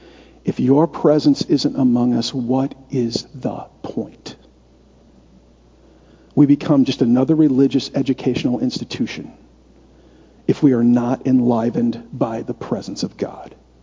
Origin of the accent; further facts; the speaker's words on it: United States; because I'm an American and I have to be useful.